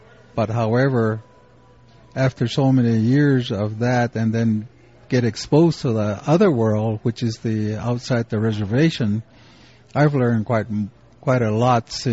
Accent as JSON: {"language": "English", "country": "United States", "said": "that we as Indian people are now realizing that the rest of the world is at an awakening stage within the last 30 years."}